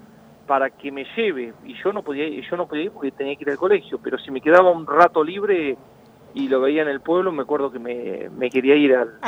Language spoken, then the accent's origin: Spanish; Orense, Buenos Aires Province, Argentina; primeramente yo soy de Orense, acá un pueblo de 2.500 habitantes, provincia de Buenos Aires, partido de Tres Arroyos.